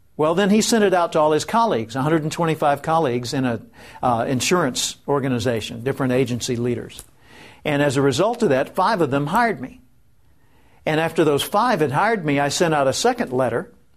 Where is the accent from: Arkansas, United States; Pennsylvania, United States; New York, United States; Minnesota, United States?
Arkansas, United States; Little Rock; now in Tulsa, United States; So years ago, I moved from Little Rock, where I grew up in Arkansas, to Tulsa, Oklahoma.